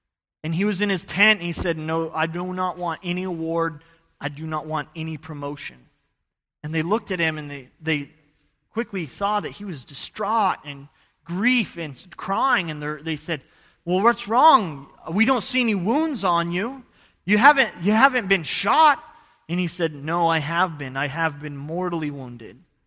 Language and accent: English; Idaho, United States; I'm from Idaho, and I love the mountains.